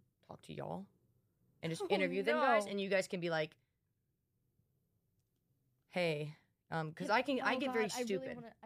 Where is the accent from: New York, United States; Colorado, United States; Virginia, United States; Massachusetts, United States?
Colorado, United States; well, I grew up here, in Colorado.